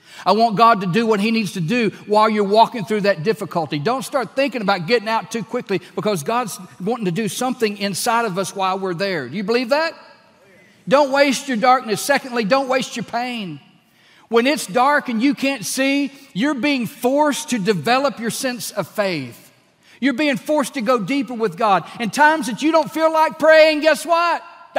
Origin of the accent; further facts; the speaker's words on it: Texas, United States; I am a Texan.